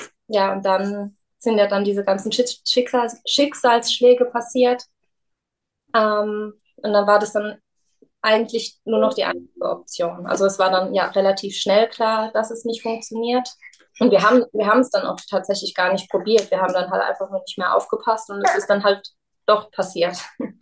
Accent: Hesse, Germany; Ich komme aus der Nähe von Darmstadt.

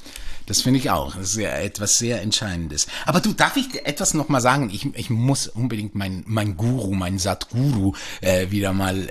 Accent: Switzerland; Ich bin ja auch in der Schweiz geboren.

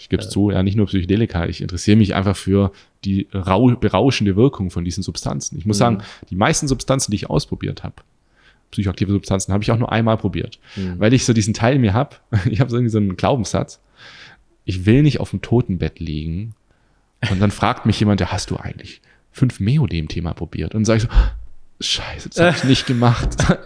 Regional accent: Göppingen, Baden-Württemberg, Germany; da war ich in meiner Heimat in Göppingen

